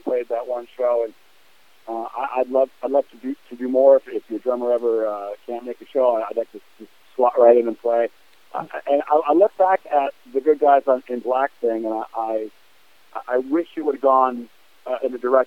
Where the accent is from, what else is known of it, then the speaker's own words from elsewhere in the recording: New York, United States; But all along, I'm from the East Coast. I'm from New York, right?